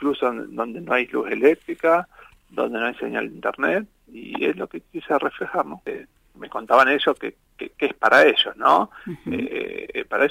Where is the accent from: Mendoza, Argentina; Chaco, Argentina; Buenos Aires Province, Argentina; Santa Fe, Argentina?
Santa Fe, Argentina; now in Bariloche, Argentina; yo vivo en Bariloche, estoy aquí desde el año 2002, vengo de Santa Fe